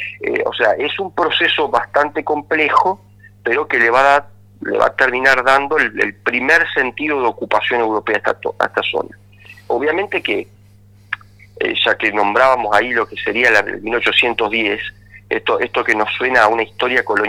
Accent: Santa Fe, Argentina; para, por un momento, tener una fecha en el calendario para pensarnos como santafesinos

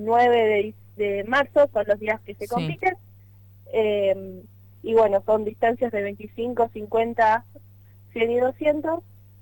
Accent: Santa Fe, Argentina; Y la única representante de la provincia de Santa Fe.

